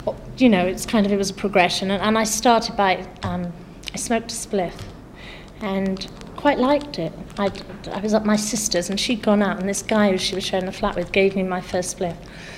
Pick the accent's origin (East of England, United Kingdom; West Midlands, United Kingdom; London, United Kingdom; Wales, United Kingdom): Wales, United Kingdom; Cardiff; I'm from Cardiff, and I'm 40